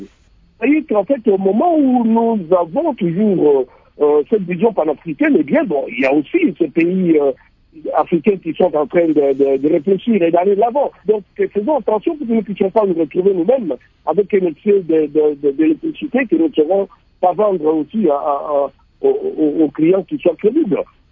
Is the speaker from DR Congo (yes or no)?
yes; DR Congo; chez nous au Congo